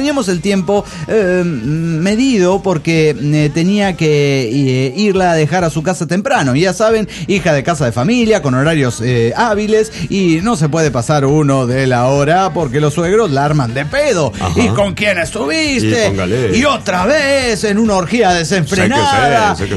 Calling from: La Paz, Bolivia; de La Paz, Bolivia.

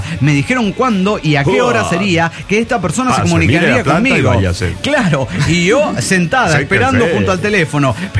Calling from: Morelia, Michoacán, Mexico; de Morelia, Michoacán.

